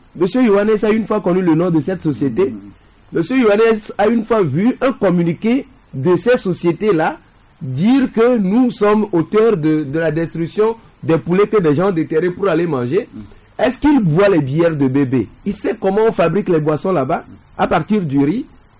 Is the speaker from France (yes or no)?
no; Togo; ça également prouve d'autres problèmes que nous avons en tant que Togolais.